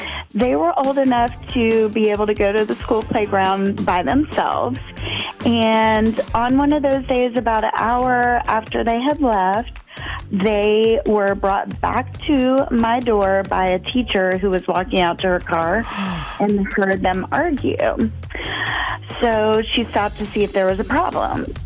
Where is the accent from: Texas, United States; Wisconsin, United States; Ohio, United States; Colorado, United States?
Wisconsin, United States; Sun Prairie; I'm from Sun Prairie.